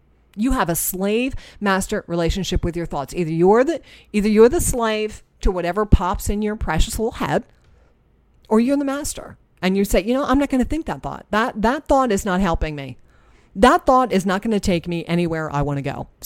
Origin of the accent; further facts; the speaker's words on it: New Jersey, United States; maybe it's because I'm from New Jersey, happy thoughts never just pop into my head.